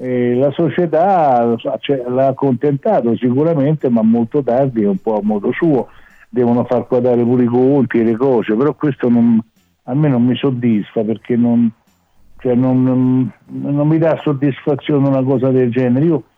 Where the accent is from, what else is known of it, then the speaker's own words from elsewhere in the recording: Rome, Lazio, Italy; now in Gorga, Italy; Io sono nato a Roma, a Monte Mario, sono prima vallino doc, insomma, capito?